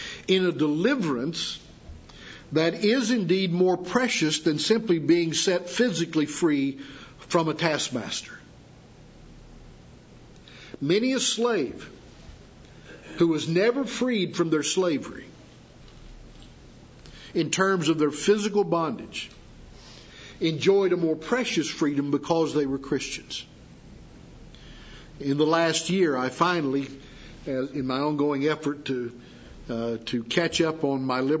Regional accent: the South, United States; I grew up in the South. It's not a popular book in the South, truthfully.

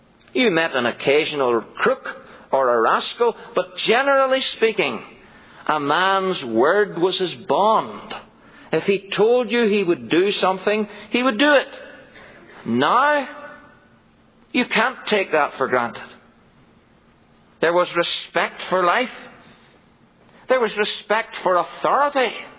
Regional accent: Ireland; when I was growing up in Ireland as a boy

